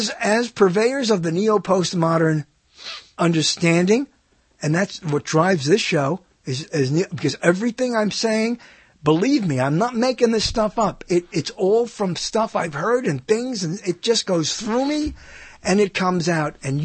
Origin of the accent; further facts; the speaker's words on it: New York, United States; When I was growing up in New York, that I hate, there were people who would not dare in public say, "I don't believe that," even if they didn't.